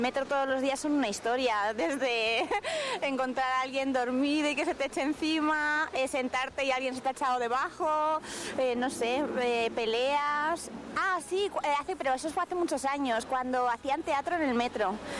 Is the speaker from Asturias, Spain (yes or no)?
yes; Asturias, Spain; yo soy de Asturias y allí no tenemos metro